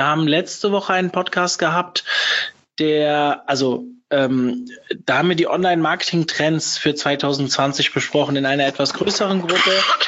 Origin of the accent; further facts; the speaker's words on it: Hesse, Germany; ich komme ja aus der Rhein-Main-Region